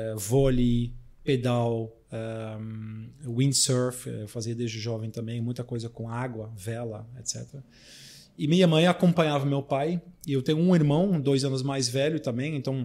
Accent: Netherlands; Portuguese is a second language; moved away as an adult; now in Brazil; mas eu sou mais brasileiro do que holandês quase hoje. Tenho 19 anos já de Brasil, então sou brasileiro de coração, mas holandês de passaporte.

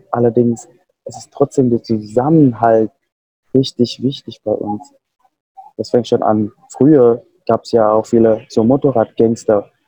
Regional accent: West Java, Indonesia; first language Sundanese; German is a second language; Also ich rede aus meinem Heimatland, wo ich herkomme, ist auch andere Sprache und das ist Sundanesisch.

